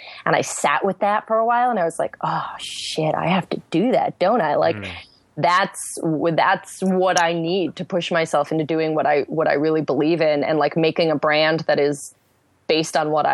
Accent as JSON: {"language": "English", "region": "New York", "country": "United States", "tie": "born or raised there", "said": "I grew up upstate New York, sort of by Syracuse, but mostly by cows and tractors."}